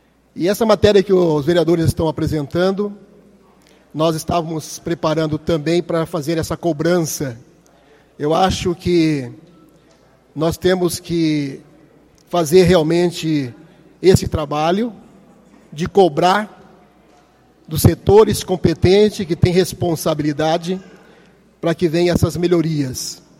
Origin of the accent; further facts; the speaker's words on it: Sarandi, Brazil; born there; porque eu sou filho de Sarandi. Eu nasci em Sarandi.